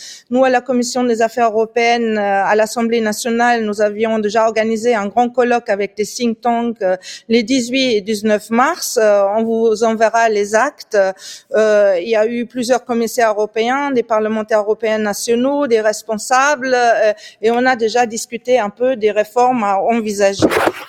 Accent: France; en tant que Français

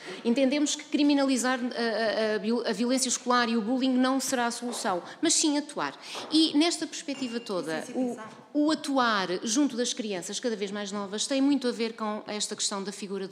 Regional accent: Coimbra, Portugal; em Coimbra, de onde sou

